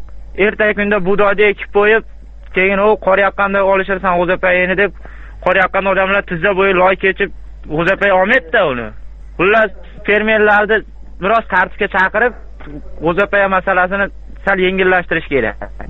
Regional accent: Andijan, Andijan Region, Uzbekistan; now in Barnaul, Russia; Andijondan.

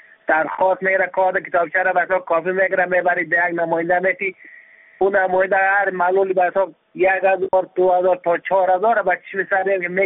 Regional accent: Badakhshan, Afghanistan; ما از بدخشان هستم

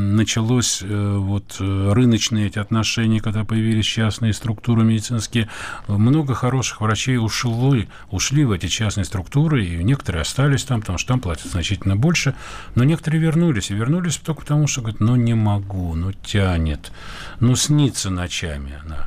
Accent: Moscow, Russia; born there; в деревне под Одессой, откуда, собственно, мои корни, хотя я родился в Москве, корни моих родителей.

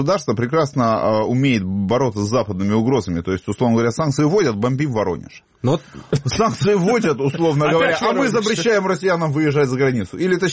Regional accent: Simferopol, Crimea, Ukraine; я из Симферополя ничего не могу сказать.

